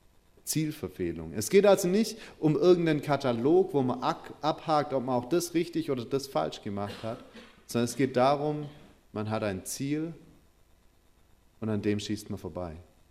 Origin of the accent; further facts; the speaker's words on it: Metzingen, Baden-Württemberg, Germany; das ist in der Nähe von meiner Heimat, bei Metzingen